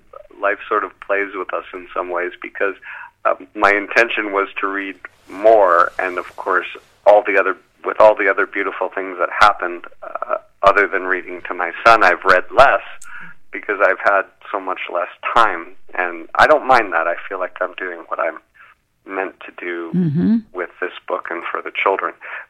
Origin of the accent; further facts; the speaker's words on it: Massachusetts, United States; I'm Irish Catholic from Massachusetts.